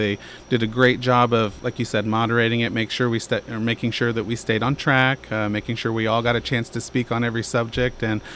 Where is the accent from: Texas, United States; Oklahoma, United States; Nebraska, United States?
Oklahoma, United States; Bartlesville; also born or lived in Dewey; My family moved here in the mid-80s. I grew up in Dewey first, and then we moved to Oak Park. I lived over by Jane Phillips, lived over by the hospital. So I've been everywhere in Bartlesville